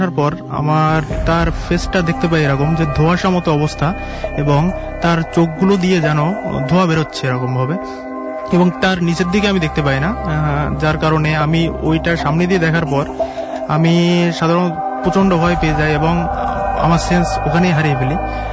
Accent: Khulna Division, Bangladesh; আমি আসছি মহাকালী থেকে এবং আমার গ্রামের বাড়ি বাগেরহাট জেলার ষাটতলা গ্রামে।

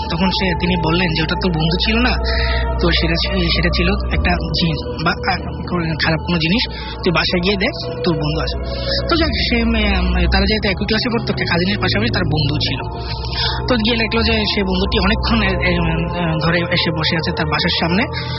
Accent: Comilla, Chittagong Division, Bangladesh; কুমিল্লা থেকে এসেছি।

